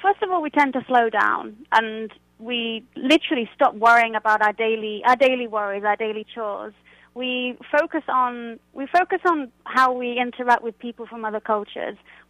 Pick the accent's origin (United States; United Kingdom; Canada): United Kingdom; England; which being an English woman from the north of England, being in my early 20s, they fell away.